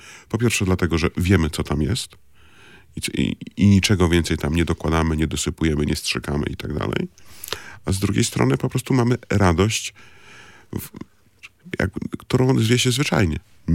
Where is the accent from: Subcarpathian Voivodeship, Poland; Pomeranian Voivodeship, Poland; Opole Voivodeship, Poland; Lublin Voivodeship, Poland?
Pomeranian Voivodeship, Poland; sam pochodzę z Kociewia.